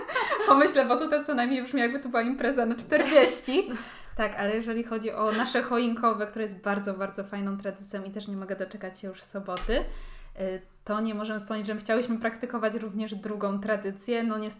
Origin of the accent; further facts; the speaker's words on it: Silesian Voivodeship, Poland; jestem tutaj ze Śląska, ale moi dziadkowie obydwoje są z Opolszczyzny